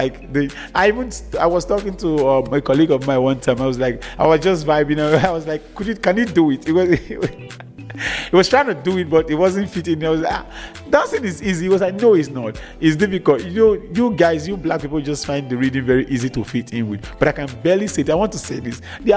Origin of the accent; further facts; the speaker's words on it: Nigeria; like me as a Nigerian